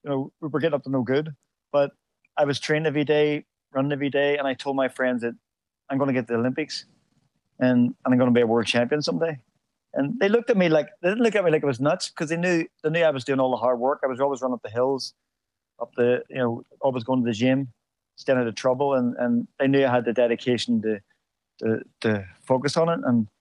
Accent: Northern Ireland, United Kingdom; now in Las Vegas, United States; I was born on the Shankill Road, actually. I was born at home on the Shankill Road, and I lived there until I on the suburbs until I left to come to Las Vegas.

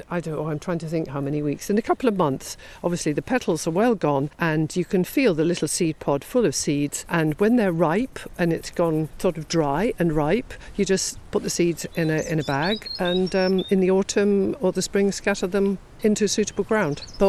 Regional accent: England, United Kingdom; I mean, I grew up in England and, you know, things like cowslips were folklore, memory, rather than reality.

